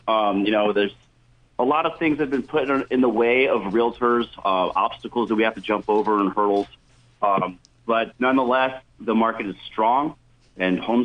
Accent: Rohnert Park, California, United States; I myself am a Gen Xer, and originally I'm from Roner Park.

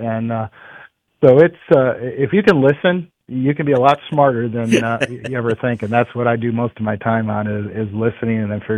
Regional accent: Lexington, Michigan, United States; It's great to talk back to my homeland. Growing up around Port Huron up there in Lexington, it's one of my favorite spots

